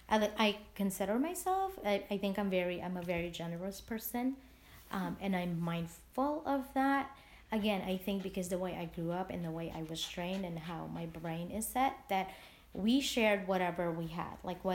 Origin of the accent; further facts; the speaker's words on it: Philippines; now in United States; My aunt, when we were growing up in the Philippines, we have relatives here in America that would send us Christmas packages, which we do now. My sister and I send Christmas packages to the Philippines.